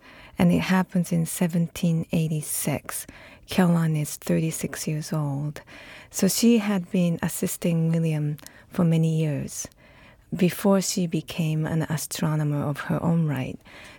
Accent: Japan; English is a second language; And I grew up in Japan, and I had to learn English when I was 16.

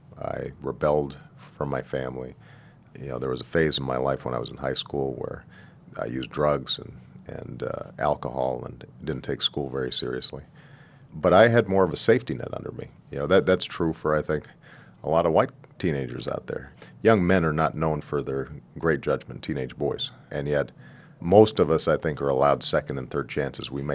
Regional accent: Hawaii, United States; I was raised in Hawaii with a mother and grandparents who were very well educated, even though not economically well-to-do.

